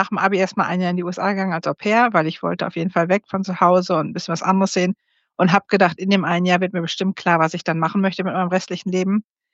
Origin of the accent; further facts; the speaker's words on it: North Rhine-Westphalia, Germany; Ich bin aus Münsterland